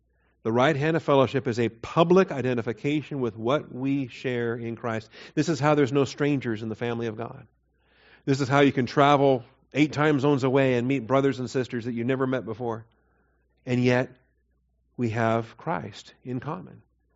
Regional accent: Washington, United States; He was from North Carolina. I was from Washington State.

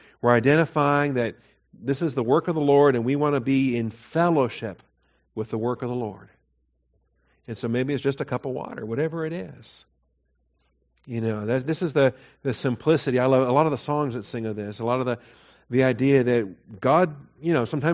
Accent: Washington, United States; He was from North Carolina. I was from Washington State.

